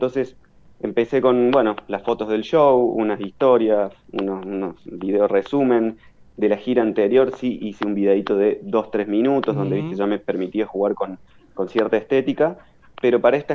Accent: Córdoba, Argentina; now in Madrid, Spain; yo vengo, bueno, soy de Córdoba, no sé si mi tonada me delata, pero soy cordobés

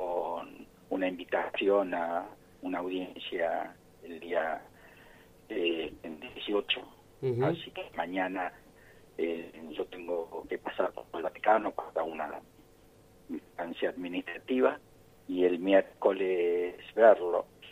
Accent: La Plata, Buenos Aires Province, Argentina; soy de La Plata

